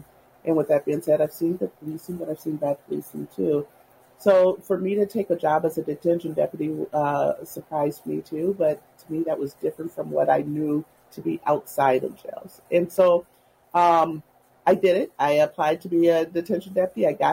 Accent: Minneapolis, Minnesota, United States; growing up in South Minneapolis, well, how does that resonate into working specifically with the Native community? Well, we grew up together in the same community.

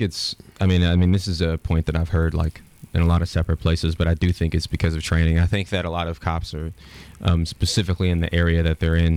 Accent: Chicago, Illinois, United States; growing up in Chicago, there were lots of protests, lots of political action groups that were against crime and violence in those neighborhoods.

